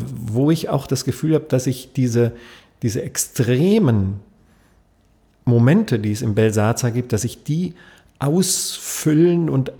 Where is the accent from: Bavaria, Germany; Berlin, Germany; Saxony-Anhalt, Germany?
Berlin, Germany; ich bin als Berliner wahrscheinlich auch ziemlich weit weg von einem Wiener. Ich bin jetzt sicher kein typischer Berliner, ich spreche keinen Berliner Akzent und ich mag auch keinen Berliner Akzent besonders und auch den brandenburgischen auch nicht.